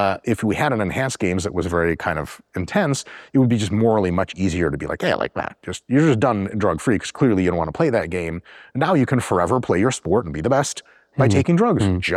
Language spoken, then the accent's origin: English; Russia; It's pretty much culture over there. I'm from Russia.